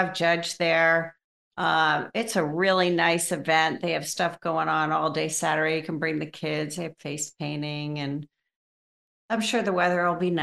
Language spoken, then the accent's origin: English; New Jersey, United States; because I grew up in Jersey, and I know.